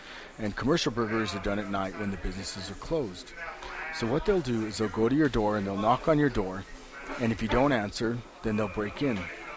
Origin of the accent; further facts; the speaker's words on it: Santa Fe, New Mexico, United States; I grew up on Hopewell Street in Santa Fe when I was young